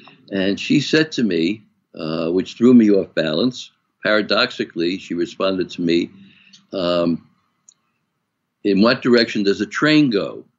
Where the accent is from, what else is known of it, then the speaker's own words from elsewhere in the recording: Brooklyn, New York, United States; I'm from Brooklyn, and we have elevated trains. And I've been on all these elevated trains throughout my life.